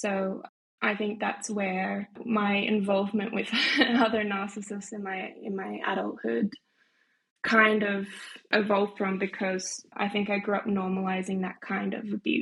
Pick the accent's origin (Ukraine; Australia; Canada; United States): Australia; now in Switzerland; I'm based in Switzerland. I've been here for 7 years, but I grew up in Australia in quite a small beach town, very beautiful national parks and beautiful beaches.